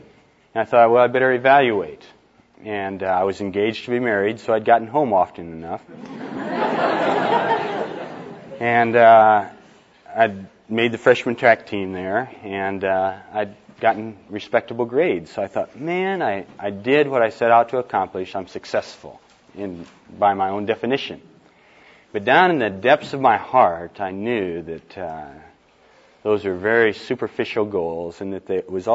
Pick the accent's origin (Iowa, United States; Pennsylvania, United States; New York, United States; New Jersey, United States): Iowa, United States; I was raised in Iowa. I'm also a Midwesterner. Went through high school in a little small town up in the northwest corner up there